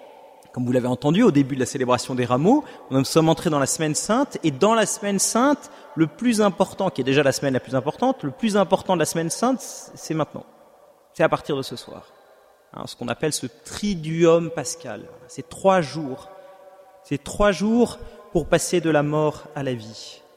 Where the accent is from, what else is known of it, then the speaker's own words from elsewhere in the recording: Paris, Île-de-France, France; je viens de Paris